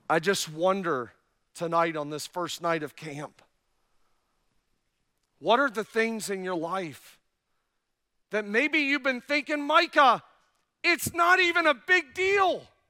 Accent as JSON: {"language": "English", "country": "Canada", "tie": "born or raised there", "said": "I'm born and raised in Canada, and I love to go to Niagara Falls."}